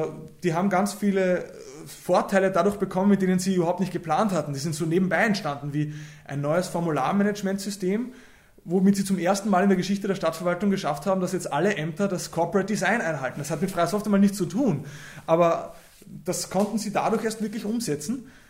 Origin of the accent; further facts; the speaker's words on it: Linz, Upper Austria, Austria; born or raised there